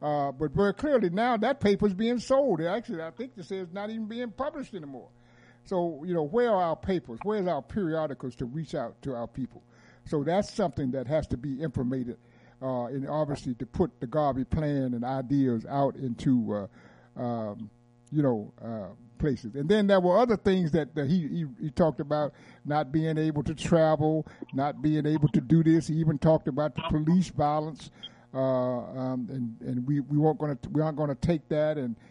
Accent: Durham, North Carolina, United States; Right in my hometown where I was born, Durham, North Carolina, the major newspaper was called the Carolina Times

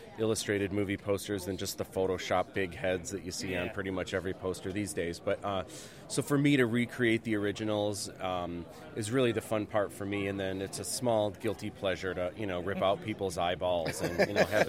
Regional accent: Sterling Heights, Michigan, United States; I am, yeah. I grew up in Sterling Heights, which is a little bit east of here, and right now I live in Macomb Township, which is a little bit more east of here.

